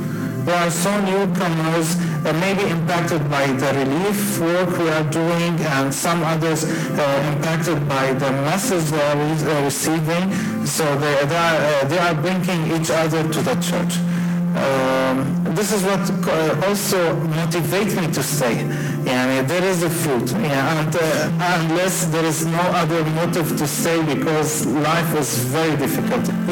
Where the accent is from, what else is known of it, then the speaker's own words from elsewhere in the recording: Kuwait; born there; English is a second language; also born or lived in Syria; My background is I was born in Kuwait. My mom is Lebanese and my father is Syrian. That's why I'm Syrian. And in 1998, we moved to Syria to live there.